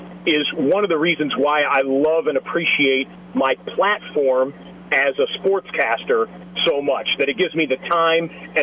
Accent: Michigan, United States; I grew up in Michigan.

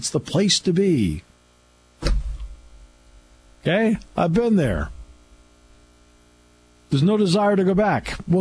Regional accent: Enfield, Connecticut, United States; I grew up in Enfield, Connecticut. And Enfield, Connecticut is like 15 miles north of Hartford. And it's 6-7 miles south of Springfield.

